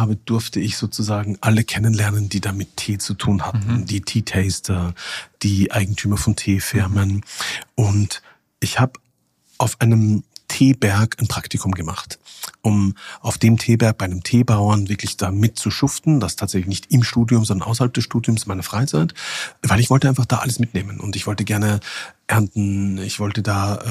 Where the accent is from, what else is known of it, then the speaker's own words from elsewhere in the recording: Austria; Für mich als 18-Jähriger, ich komme aus Österreich, weiß nicht, ob man es hört